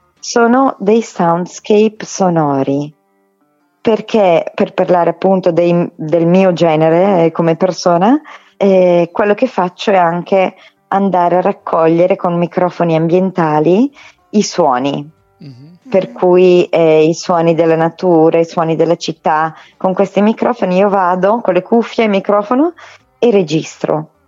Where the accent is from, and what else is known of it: Brescia, Lombardy, Italy